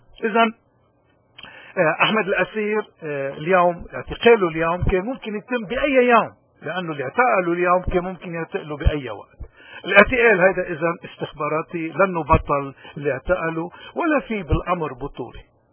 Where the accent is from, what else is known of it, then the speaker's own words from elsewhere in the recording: Lebanon; إنسان بيشرفنا كلبنانيين